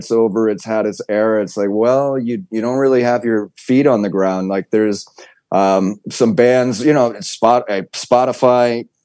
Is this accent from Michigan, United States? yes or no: yes; Detroit, Michigan, United States; Growing up in the Detroit area, there was always a big hip hop influence